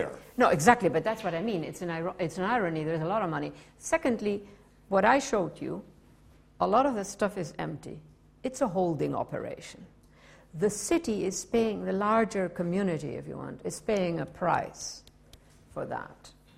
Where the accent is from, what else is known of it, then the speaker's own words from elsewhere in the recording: Argentina; I grew up in Argentina. I played soccer.